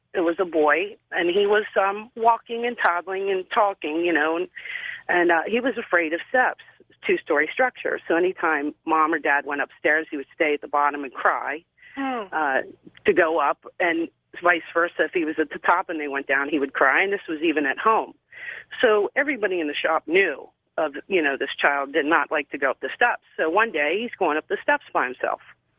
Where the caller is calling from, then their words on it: Harrisburg, Pennsylvania, United States; I'm calling from Harrisburg, Pennsylvania.